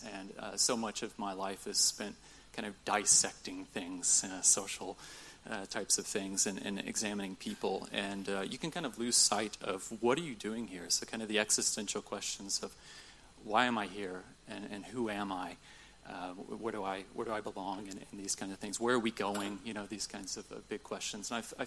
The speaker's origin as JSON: {"language": "English", "country": "United States", "said": "We're English speakers, we're from the U.S."}